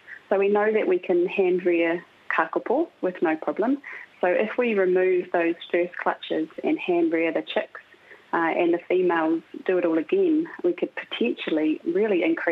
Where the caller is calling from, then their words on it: Codfish Island, Southland, New Zealand; At the moment, I'm beaming in from Whenua Ho, Codfish Island.